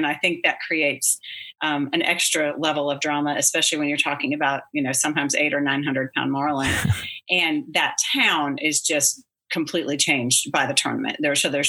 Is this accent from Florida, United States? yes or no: no; Texas, United States; now in North Carolina, United States; I grew up in South Texas near Galveston, and okay. I've been on boats all my life, different capacities, but I didn't know a whole lot about marlin fishing until I moved here